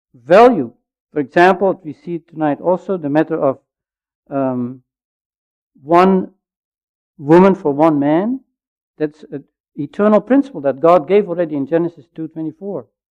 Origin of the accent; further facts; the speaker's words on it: Canada; I have to obey that law that's valid there, although I'm a Canadian.